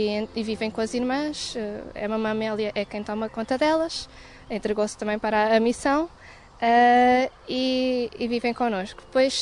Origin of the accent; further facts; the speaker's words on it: Lisbon, Portugal; tenho 19 anos, vivo em Lisboa, onde nasci